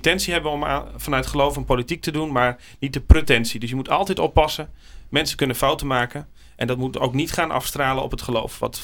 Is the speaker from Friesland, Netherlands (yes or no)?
yes; Friesland, Netherlands; omdat ik uit Friesland kom.